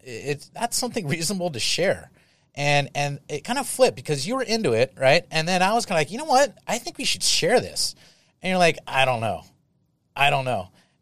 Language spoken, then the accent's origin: English; Saratoga, California, United States; But for me, I'm from Saratoga, and let's just be honest. Yeah. I was born with a silver spoon in my mouth to a certain extent.